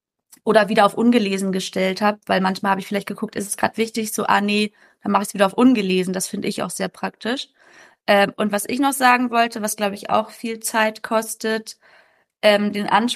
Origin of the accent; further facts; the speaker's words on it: Berlin, Germany; als Berliner